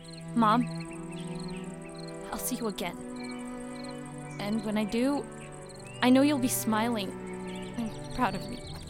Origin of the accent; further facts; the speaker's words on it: Chicago, Illinois, United States; I grew up in Chicago most of my life, inner city. It was okay.